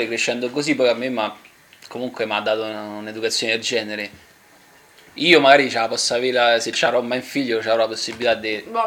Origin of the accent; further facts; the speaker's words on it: Rome, Lazio, Italy; come vado io fiera che sono di Monteverde.